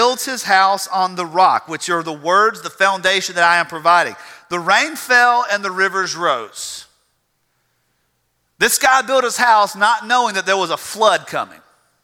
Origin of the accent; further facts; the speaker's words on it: United States; We're American. This is the way it's supposed to be.